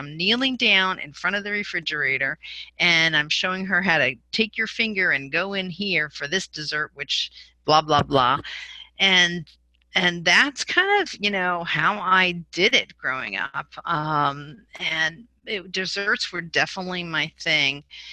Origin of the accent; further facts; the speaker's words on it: Virginia, United States; I'm from Virginia.